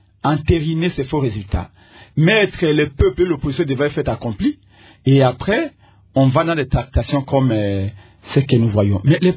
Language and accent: French; DR Congo; Nous sommes des Congolais.